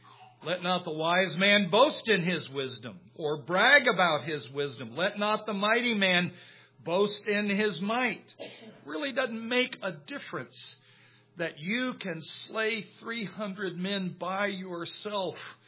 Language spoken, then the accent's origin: English; South Carolina, United States; By the way, I'm from South Carolina, and we had an agricultural school called Clemson University.